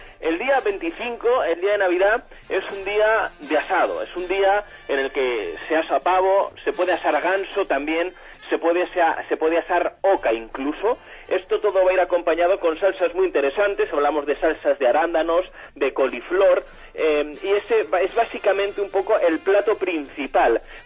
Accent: Madrid, Community of Madrid, Spain; llegas a Madrid, que es mi tierra, a Logroño, que es la tierra de mi mujer

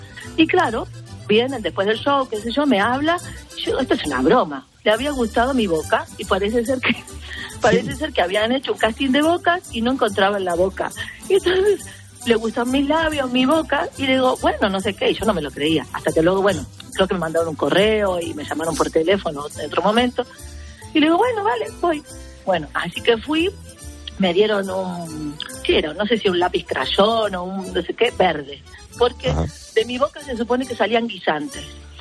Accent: Quilmes, Buenos Aires Province, Argentina; moved away; Sí, soy argentina, de Buenos Aires, de la ciudad de Quilmes. Vivo aquí hace 31 años.

